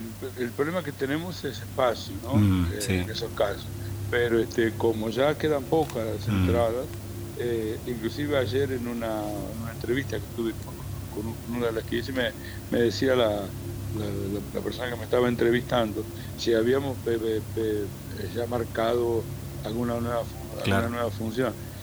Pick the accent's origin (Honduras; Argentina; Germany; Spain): Argentina; el respeto que me tienen a mí como argentino afuera